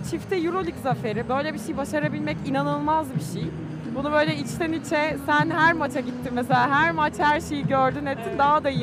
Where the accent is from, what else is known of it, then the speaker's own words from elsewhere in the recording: İzmir, Turkey; Ya aslında şöyle, ben biliyorsun İzmirliyim. İzmir'de yaşadım, hep orada büyüdüm, orada okudum.